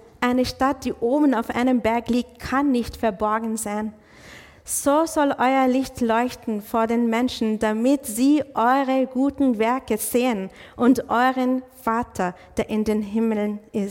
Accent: Israel; ich bin aus Israel, ich bin Palästinenserin aus Israel.

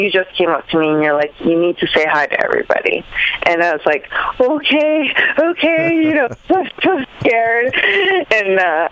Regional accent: Canada; as Canadian wrestlers, I don't know. We just love pro wrestling.

